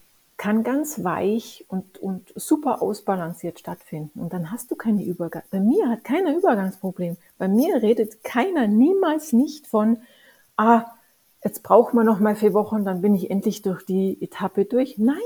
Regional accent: Allgäu, Germany; da habe ich noch im Allgäu gelebt, ich bin ja Allgäuerin.

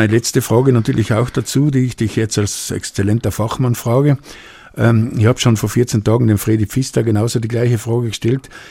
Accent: Tyrol, Austria; Bei uns in Osttirol, meine Heimat ist Tirol.

